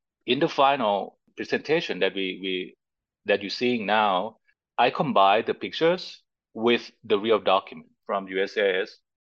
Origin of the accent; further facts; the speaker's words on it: Thailand; I'm from Thailand.